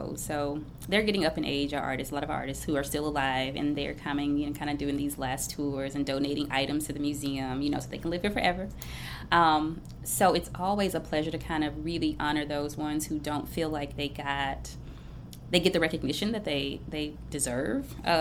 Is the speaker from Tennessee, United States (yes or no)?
yes; Memphis, Tennessee, United States; So for me, I am from Memphis through and through